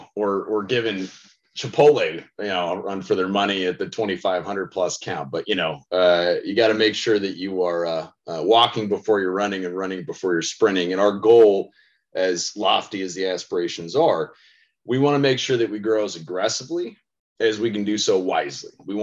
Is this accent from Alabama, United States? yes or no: no; Denver, Colorado, United States; I cannot wait to feed you in my hometown of Denver.